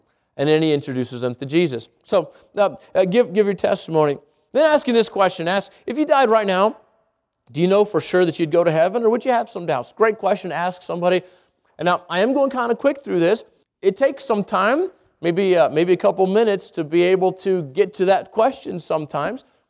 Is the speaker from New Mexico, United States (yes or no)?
yes; Albuquerque, New Mexico, United States; Yeah, I grew up here in Albuquerque.